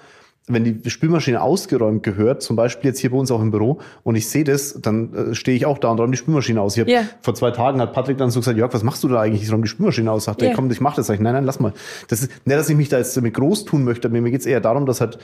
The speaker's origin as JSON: {"language": "German", "region": "Bavaria", "country": "Germany", "said": "Ich bin Franke, ich übertreibe immer grundsätzlich"}